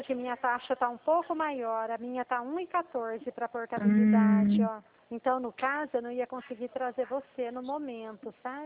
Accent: Dracena, São Paulo, Brazil; Eu sou do estado de São Paulo. Eu sou de uma cidade que chama Dracena.

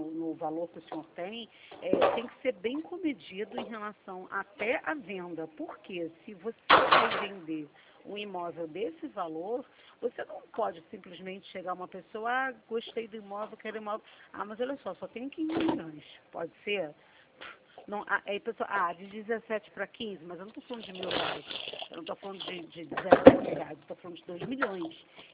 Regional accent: Rio de Janeiro, Brazil; accent: carioca; Não, eu sou do Rio.

